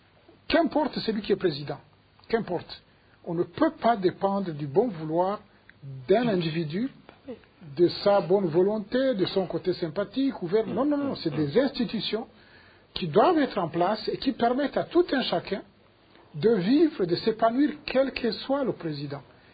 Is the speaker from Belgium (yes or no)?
no; Burundi; savoir qu'on est tous des Barundis qui aspirent à la dignité comme n'importe quel autre être humain.